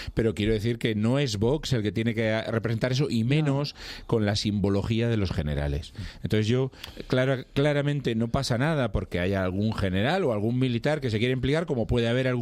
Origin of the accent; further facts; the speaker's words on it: Ferrol, Galicia, Spain; Primero, que soy de Ferrol